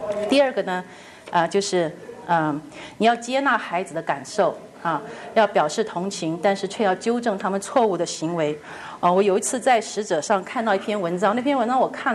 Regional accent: Taiwan; 我从来没听过 boy crazy 这个话，我是在台湾长大的

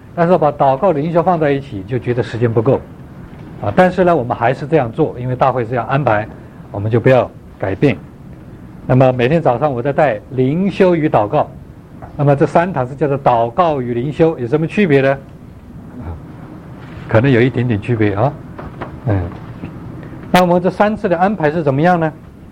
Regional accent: China; now in United States; 我从中国来，不觉得要刮胡子

